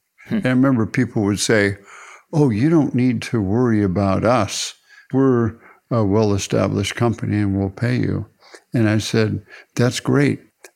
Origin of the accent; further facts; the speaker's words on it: California, United States; from California.